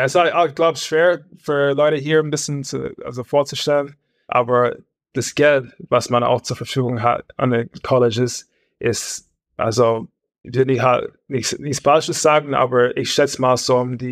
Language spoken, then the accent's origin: German; Indiana, United States; German is a second language; ich komme aus Indiana